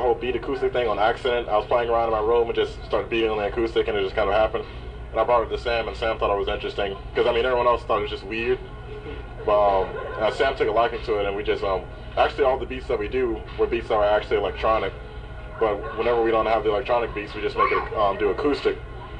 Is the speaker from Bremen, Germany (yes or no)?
yes; Bremerhaven, Bremen, Germany; No, I'm actually from Bremerhaven, Germany.